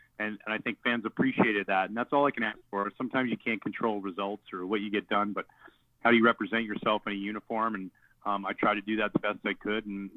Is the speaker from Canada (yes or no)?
yes; Canada; and being Canadian, all those things factor in.